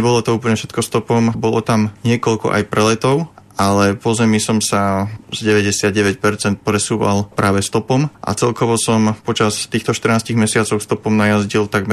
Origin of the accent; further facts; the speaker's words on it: Liptovský Mikuláš, Žilina Region, Slovakia; Áno, vyrazil som stopom priamo z Liptovského Mikuláša a postupoval som na východ